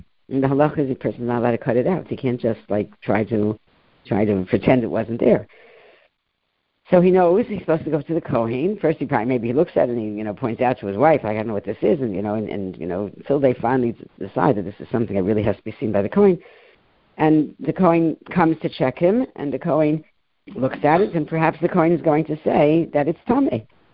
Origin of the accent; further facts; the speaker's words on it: Monticello, New York, United States; You know, I grew up in Monticello.